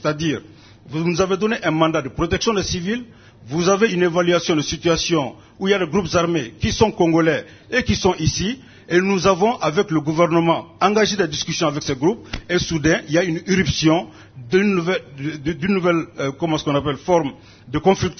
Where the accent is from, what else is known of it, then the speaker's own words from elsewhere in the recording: Mali; Je t'ai dit que je viens du Mali, je viens du Sahel, il y a une mission de maintien de la paix chez moi